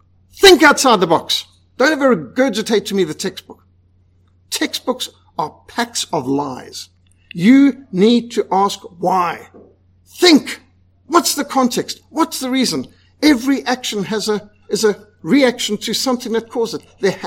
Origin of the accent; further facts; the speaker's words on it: Bulawayo, Zimbabwe; I was brought up in Bulawayo, Rhodesia